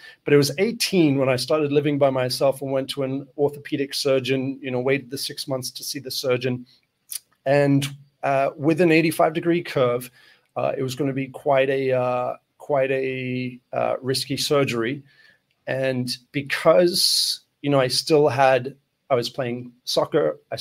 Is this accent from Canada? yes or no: no; Australia; No, I grew up in Australia, and in my teenage years, like we're talking late 90s